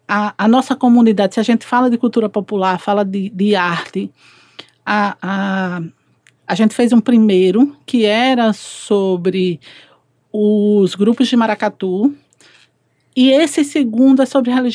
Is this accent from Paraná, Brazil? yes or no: no; Sergipe, Brazil; E aí, em algum momento, eu fui para a minha terra, né? A gente sente... O nordestino, ele sempre saudade de casa no meio de junho.